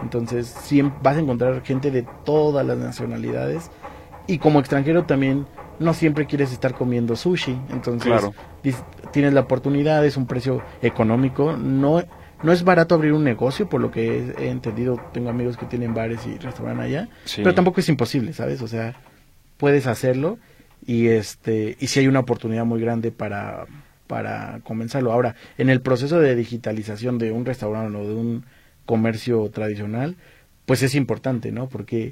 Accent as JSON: {"language": "Spanish", "country": "Mexico", "said": "soy mexicano"}